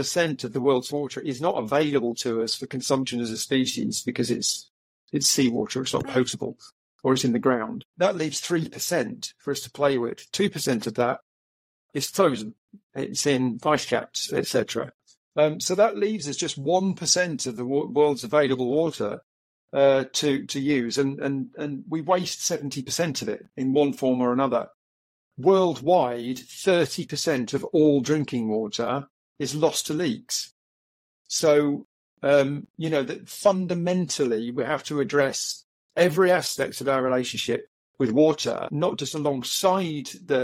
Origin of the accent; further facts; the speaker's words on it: England, United Kingdom; I'm English, and we're also very closely connected to water because we're an island nation